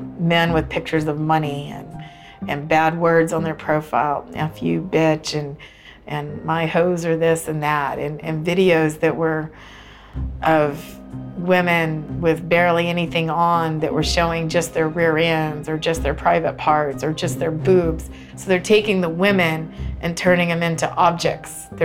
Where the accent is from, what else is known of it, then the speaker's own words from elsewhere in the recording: New Braunfels, Texas, United States; I'm from New Braunfels, Texas.